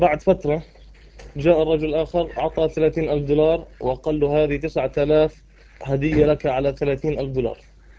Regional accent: United States; لا مديش أنا أمريكي الحمد لله مسلم.

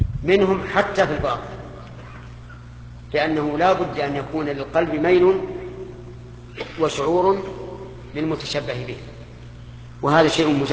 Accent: Saudi Arabia; انا في ظني الان حتى عندنا في السعوديه

